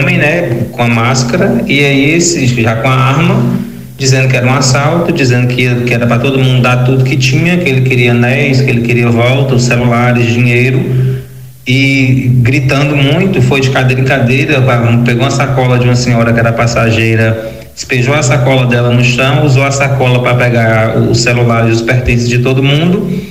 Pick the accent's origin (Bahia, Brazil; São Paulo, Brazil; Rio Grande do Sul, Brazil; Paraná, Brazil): Bahia, Brazil; Vitória da Conquista; moved away as an adult; now in João Pessoa, Brazil; sou professor de História, sou natural de Vitória da Conquista e estou morando em João Pessoa desde 2014